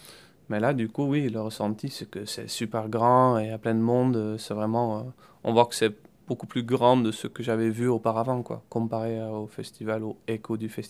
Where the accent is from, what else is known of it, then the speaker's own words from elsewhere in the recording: Netherlands; now in Toulouse, France; je suis d'origine des Pays-Bas. Je travaille à Toulouse